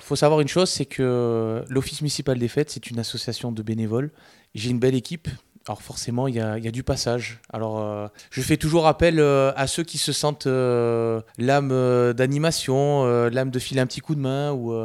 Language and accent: French; Digne, Provence-Alpes-Côte d'Azur, France; je suis un Dinois, je suis né à Digne